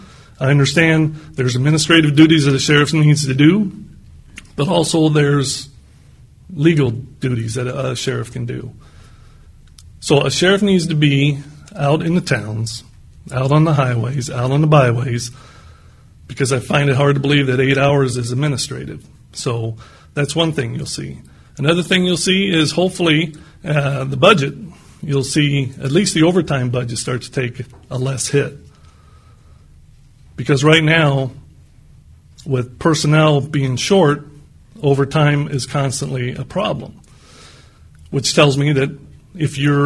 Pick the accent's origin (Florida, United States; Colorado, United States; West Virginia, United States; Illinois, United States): Illinois, United States; Galesburg; I was born and raised in Galesburg, and my father was a Galesburg police officer and also a Knox County sheriff's deputy back in the 50s and 60s